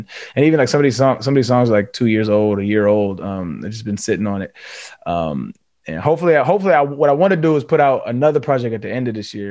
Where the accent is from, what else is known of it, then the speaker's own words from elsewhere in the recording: United States; Like he's just dealt with an entirely different circumstance than I grew up with in America.